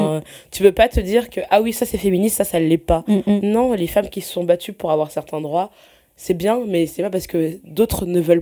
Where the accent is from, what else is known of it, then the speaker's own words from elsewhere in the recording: Paris, Île-de-France, France; j'ai grandi à Paris avant de vivre en banlieue.